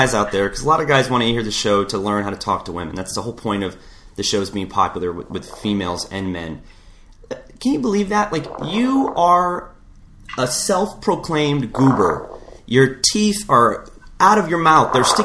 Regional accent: Hawaii, United States; Like, I'm Hawaiian. I'm raised by Asian-ish Hawaiian women, Portuguese, Filipinos, like every mix of Polynesian, Samoan, every island you think of is in my family.

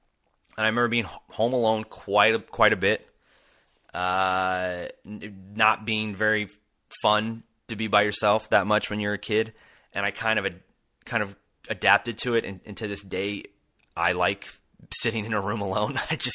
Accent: San Diego, California, United States; So I'm from San Diego, California. I'm from a place where it's, you know, 72 degrees every day. All my family's there. I am half Hawaiian and half Sicilian.

